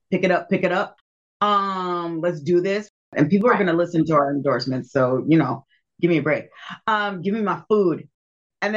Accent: New York, United States; we're from New York. We've met so many cultures.

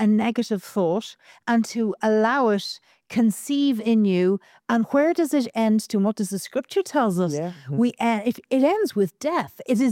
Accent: Ireland; Although as an Irish woman, potato is always a good thing.

